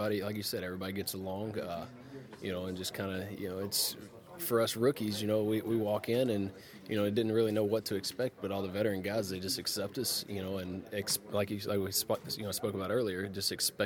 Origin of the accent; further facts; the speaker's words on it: the South, United States; because I'm from the South, so I grew up in that.